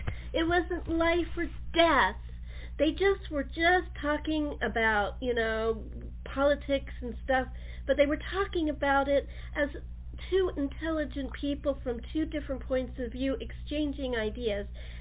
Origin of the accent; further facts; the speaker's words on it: California, United States; Yeah, I'm an American.